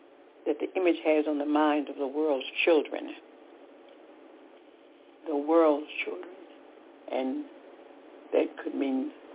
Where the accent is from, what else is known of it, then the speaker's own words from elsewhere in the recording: Decatur, Georgia, United States; and we're both from Decatur, Georgia.